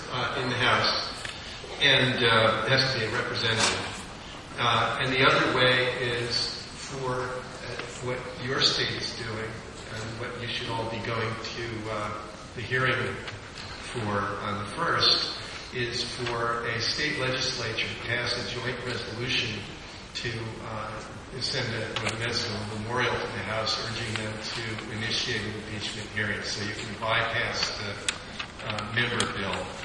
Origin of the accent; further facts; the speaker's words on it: Pennsylvania, United States; Benjamin Franklin, that wonderful slave owner from my home state